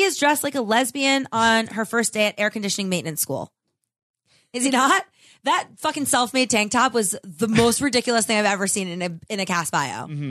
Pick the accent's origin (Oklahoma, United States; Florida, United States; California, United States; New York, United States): Oklahoma, United States; For years, my hometown of Oklahoma had a sign that said the home of Chris Hammonds.